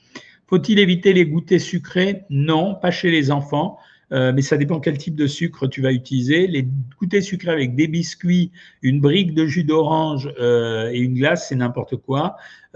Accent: Quebec, Canada; comme je suis québécoise, j'aimerais votre avis sur le sirop d'érable.

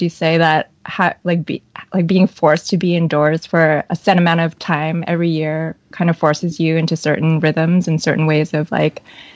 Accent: California, United States; I mean, I'm from California originally, so I like sort of like an even-tempered weather

